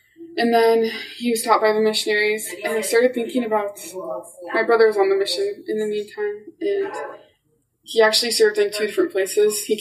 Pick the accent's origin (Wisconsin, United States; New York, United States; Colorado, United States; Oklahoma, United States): Colorado, United States; They were all from Utah. I was from Colorado.